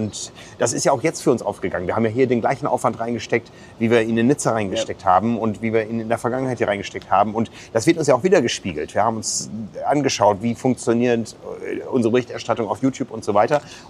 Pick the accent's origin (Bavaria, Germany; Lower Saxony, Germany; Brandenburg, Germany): Lower Saxony, Germany; Wissingen; Das ist der Mann, der Triathlon im Landkreis Osnabrück groß gemacht hat damals, wo ich groß geworden bin.